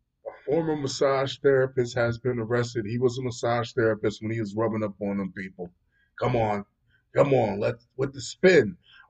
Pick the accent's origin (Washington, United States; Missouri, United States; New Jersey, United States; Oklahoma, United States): New Jersey, United States; and I'm from New Jersey, and I have no idea where the hell that shit is.